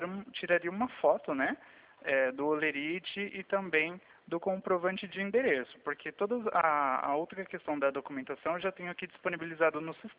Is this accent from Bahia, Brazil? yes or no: no; Sorocaba, São Paulo, Brazil; Não, eu sou de Sorocaba, tá?